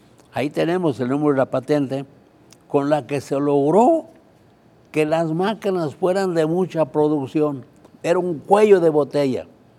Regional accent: Yuriria, Guanajuato, Mexico; born there; Nací en Yuriria, Guanajuato.

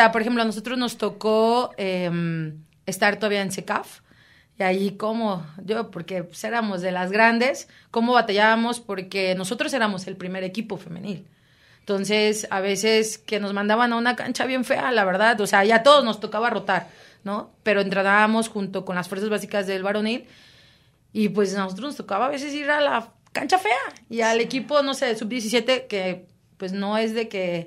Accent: Cancún, Quintana Roo, Mexico; now in Guadalajara, Mexico; porque en Cancún pues no se vivía tanto. Era, pues es, bueno, yo lo digo así, es mi rancho, es mi pueblo, pero salgo de allá y aquí en Jalisco es impresionante cómo se vive el fútbol

